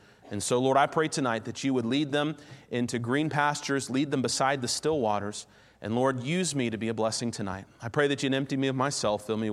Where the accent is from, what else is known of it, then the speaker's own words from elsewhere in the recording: Raleigh, North Carolina, United States; I grew up in Raleigh, and we now pastor in Hillsboro, North Carolina, which is about 45 minutes from where I grew up.